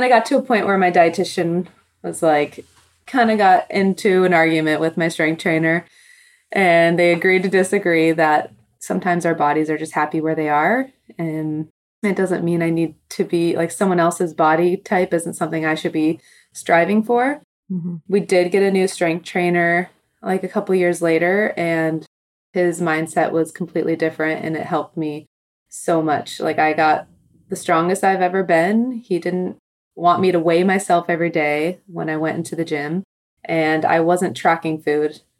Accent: South Dakota, United States; also born or lived in Arizona; I grew up in South Dakota. So It was a small town. Everyone played every sport.

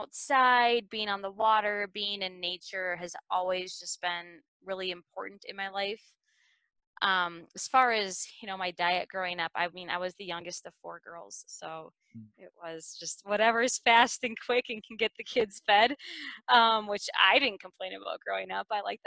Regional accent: Alexandria, Minnesota, United States; Yeah, so I grew up in Minnesota. I grew up in a lake community called Alexandria, Minnesota.

